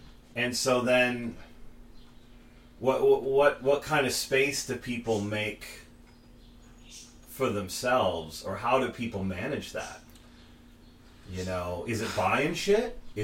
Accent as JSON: {"language": "English", "region": "New Jersey", "country": "United States", "tie": "born or raised there", "said": "but it's also because I grew up in New Jersey."}